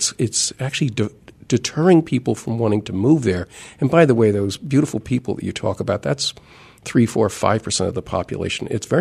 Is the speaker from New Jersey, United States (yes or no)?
yes; Newark, New Jersey, United States; And so in my hometown, I grew up in Newark, New Jersey.